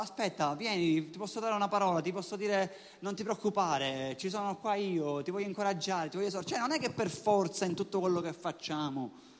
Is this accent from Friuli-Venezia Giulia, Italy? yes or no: no; Sicily, Italy; vabbè, da buon siciliano, il mare ti dovevi portare solo per un giorno